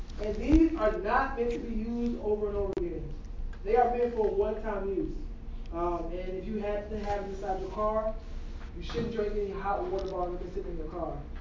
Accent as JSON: {"language": "English", "region": "Florida", "country": "United States", "said": "I ran track at Troy University in Troy, Alabama. I'm from Florida"}